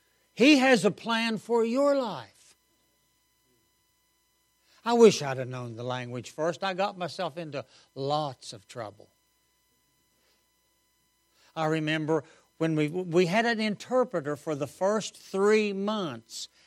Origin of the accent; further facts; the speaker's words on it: West Virginia, United States; I grew up in West Virginia.